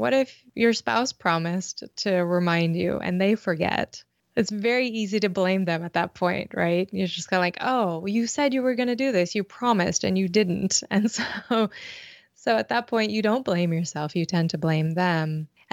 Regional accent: United States; explore, I guess, the two aspects of myself culturally, which is, you know, American from the US side and Indian from the South Indian side.

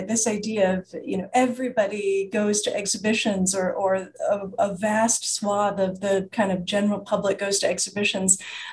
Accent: United States; you know, I'm an American and I know now it's very different here

